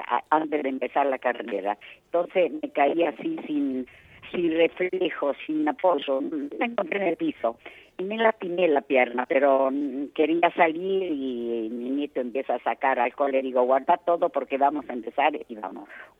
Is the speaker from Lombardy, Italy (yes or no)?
yes; Como, Lombardy, Italy; now in Argentina; yo vengo de Como, que es un lugar con montaña, río, valles, etcétera. Y entonces, llegar a la Argentina, con mi hermano